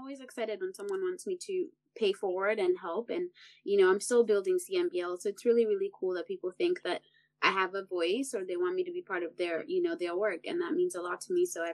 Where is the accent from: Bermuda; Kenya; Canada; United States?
Kenya; born there; I am a board of trustees to some small organizations back home in Kenya. I was born in Kenya